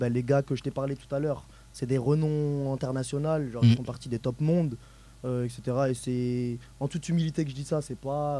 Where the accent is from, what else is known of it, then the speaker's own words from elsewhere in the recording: Madagascar; On vient de, bah moi personnellement, je viens de Madagascar.